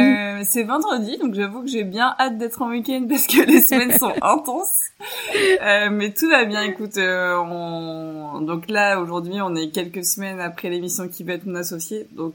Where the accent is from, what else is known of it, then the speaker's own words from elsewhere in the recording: Chinon, Centre-Val de Loire, France; J'ai grandi à Chinon, en Indre-et-Loire